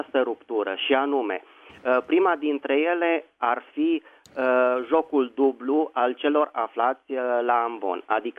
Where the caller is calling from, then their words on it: Bucharest, Romania; din București.